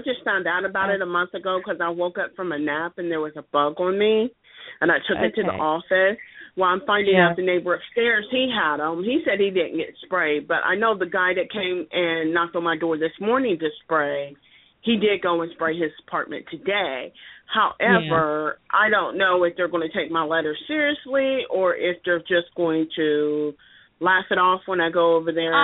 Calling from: Ohio, United States; And I'm calling from Ohio.

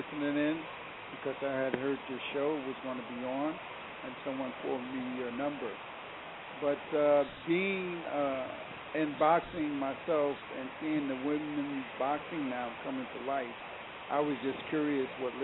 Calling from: New Jersey, United States; I'm calling out of New Jersey.

